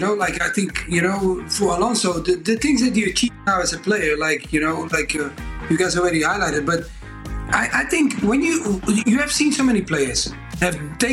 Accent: Amsterdam, North Holland, Netherlands; now in England; Like me, when I came from Amsterdam, I thought, I'm just coming to London, just a different city.

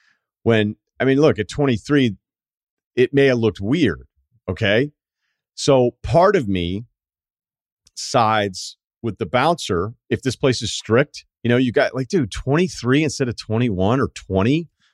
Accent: New England, United States; two of my buddies and I went out to a few bars in the town we grew up in New England.

